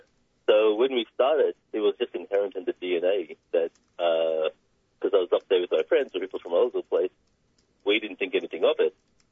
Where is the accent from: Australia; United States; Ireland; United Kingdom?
Australia; growing up in Australia, you're kind of you're suppressed to just seeing what you see on the mainstream TV